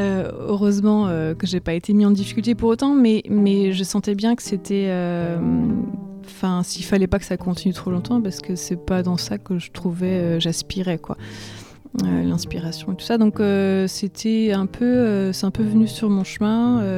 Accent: Pays de la Loire, France; j'ai grandi en France, enfin en Mayenne, à partir de l'âge de... Ouais, j'avais 5 ans et demi, presque 6 ans, quoi.

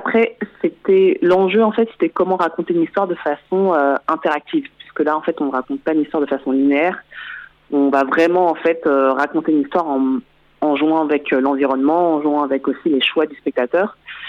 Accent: Île-de-France, France; Je suis née en France, dans le sud de la France, et je suis montée en banlieue parisienne, voilà, toute mon enfance.

